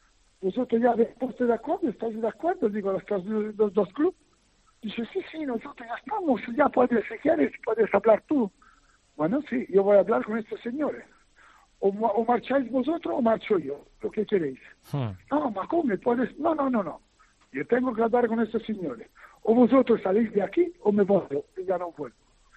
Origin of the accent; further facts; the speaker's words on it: Italy; Spanish is a second language; yo, pur siendo italiano, me he sentido más orgulloso de vestir la camiseta en Valencia